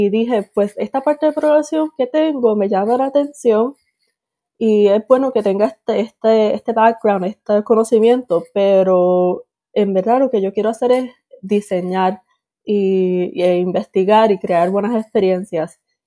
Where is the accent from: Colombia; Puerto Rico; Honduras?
Puerto Rico; moved away as an adult; now in United States; Pues yo nací en Puerto Rico, estuve viviendo ahí hasta mis 18 años y luego decidí que iba a estudiar en Estados Unidos.